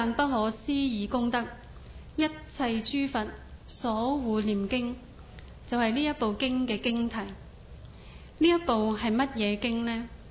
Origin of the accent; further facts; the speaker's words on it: China; 因为我们中国人喜欢简单，